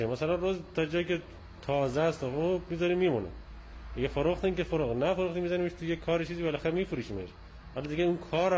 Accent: Aligudarz, Lorestan, Iran

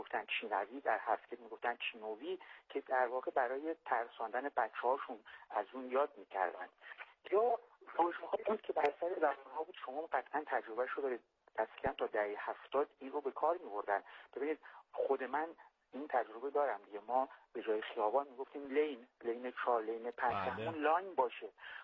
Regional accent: Ahvaz, Khuzestan, Iran; من خودم خب بچه اهواز هستم و پدرم هفتگلی هستم و هفتگلی زاده هستم.

